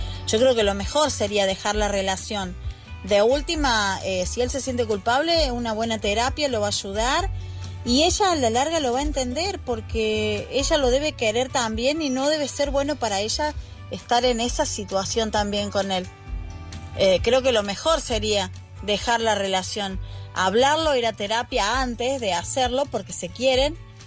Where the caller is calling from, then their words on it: Argentina; desde Argentina